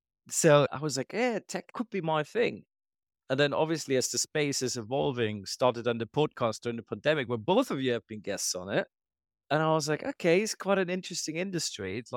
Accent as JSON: {"language": "English", "region": "Dubai", "country": "United Arab Emirates", "tie": "born or raised there", "said": "Like, I grew up in Dubai. I could do what I want to do."}